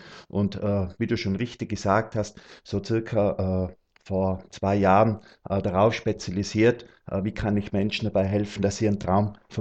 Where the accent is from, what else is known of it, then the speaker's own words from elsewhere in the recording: Tyrol, Austria; Ich komme aus Tirol. Das ist circa so in der Nähe von Innsbruck, ist so mein Wohnort. Circa 30 Kilometer außerhalb von Innsbruck habe ich mein Häuschen gebaut.